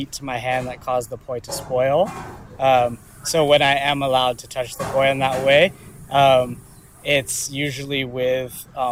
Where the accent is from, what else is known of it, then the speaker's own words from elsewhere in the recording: Hawaii, United States; the connection that I have to poi is growing up on the North Shore is I grew up in what used to be the and what is now the breadbasket for poi production and distribution in the state of Hawaii.